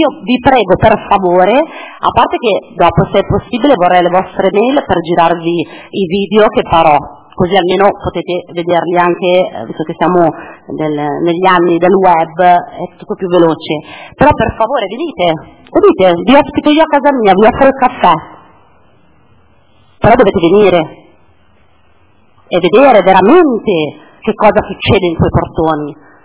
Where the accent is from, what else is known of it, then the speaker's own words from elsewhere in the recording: Milan, Lombardy, Italy; perché io sono milanese, ripeto, sono 30 anni che abito a Milano, tengo il mio quartiere